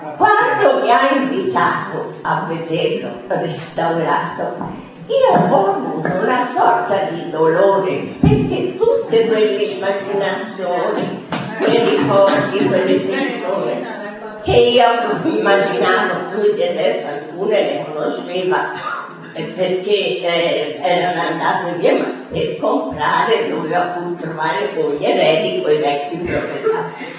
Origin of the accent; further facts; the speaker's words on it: Tuscany, Italy; io sono cresciuta in Chianti, in campagna